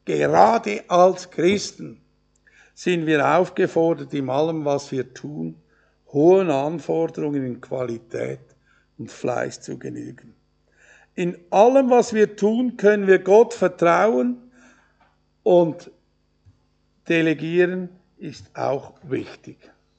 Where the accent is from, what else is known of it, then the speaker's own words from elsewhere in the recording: Switzerland; Aber auch ohne Feier hat dieser Tag für uns als Schweizer eine sehr große Bedeutung.